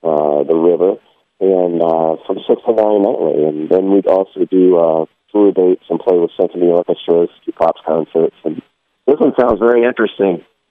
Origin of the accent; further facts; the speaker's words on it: Orlando, Florida, United States; now in New Orleans, United States; I hail from Orlando, Florida, but I moved to New Orleans in 1992.